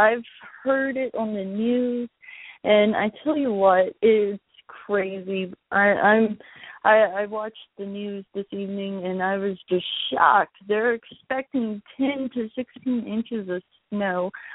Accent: Louisiana, United States; now in Louisville, United States; I'm from South Louisiana, and I've only lived up here since 2006-ish.

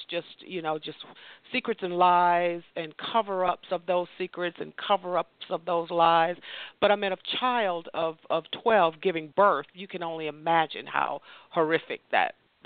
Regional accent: Flint, Michigan, United States; born there; Well, I was born in Michigan. I was born in Flint.

